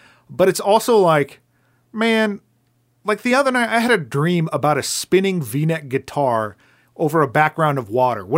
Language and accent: English; Scotland, United Kingdom; I am from Scotland.